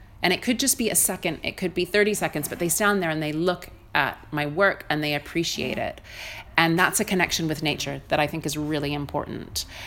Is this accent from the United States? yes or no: no; Canada; now in United Kingdom; And I'm sort of, as a Canadian, I'm having to sort of learn how to banter, which is still new to me.